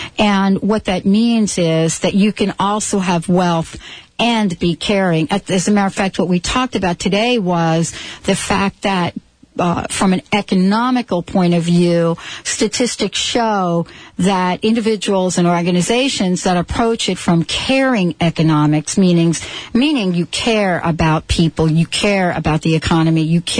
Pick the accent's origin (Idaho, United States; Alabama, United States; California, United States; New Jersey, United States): New Jersey, United States; Well, I'm from Jersey.